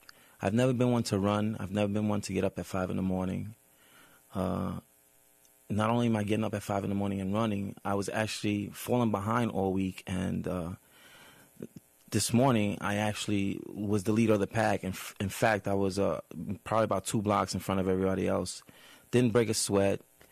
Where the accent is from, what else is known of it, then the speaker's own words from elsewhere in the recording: Staten Island, New York, United States; I'm from Staten Island, New York.